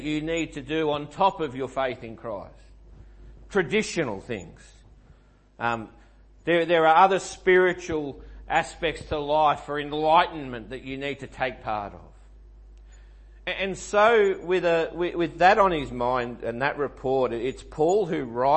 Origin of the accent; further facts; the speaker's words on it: Bacchus Marsh, Victoria, Australia; born there; I was born in Bacchus Marsh